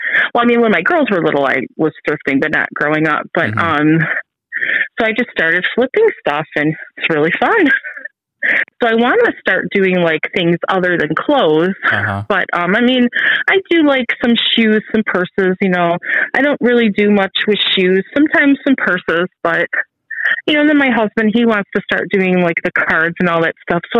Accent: Chesterfield, Michigan, United States; I'm from Chesterfield, Michigan. I'm about 20 miles north of Detroit, so I'm considered in the suburbs of Detroit.

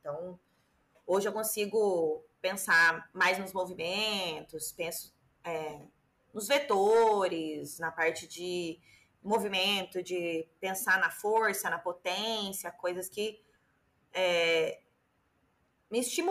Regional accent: Poços de Caldas, Minas Gerais, Brazil; quando eu voltei para Poços, que eu sou de Poços de Caldas, né?

